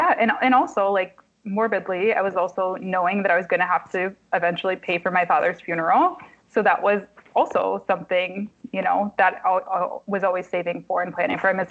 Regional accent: Kalamazoo, Michigan, United States; now in Detroit, United States; which my hometown as well, like I said, it's very diverse. It's not like there are no black people in Kalamazoo, but there's no place like Detroit.

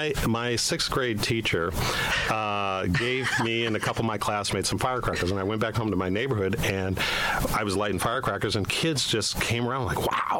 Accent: Detroit, Michigan, United States; born there; now in Sacramento, United States; And I was born in Detroit, Michigan, so I know how bad Detroit has been.

